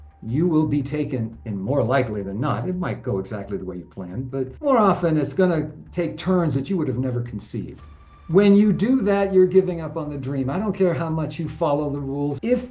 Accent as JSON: {"language": "English", "region": "Massachusetts", "country": "United States", "tie": "born or raised there", "moved": "as an adult", "lives_now": "Arizona, United States", "said": "I born and raised in Massachusetts, came to Arizona many years ago, fell in love with it, started my own business."}